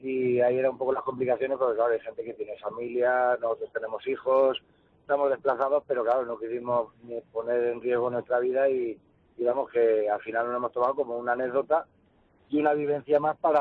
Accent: Tarazona, Spain; now in Albacete, Spain; Yo soy de Tarazona, pero vivo en Albacete.

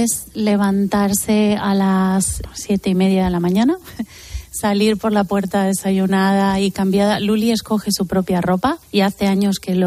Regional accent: Argentina; now in Spain; Nosotras, tanto … como yo, somos argentinas.

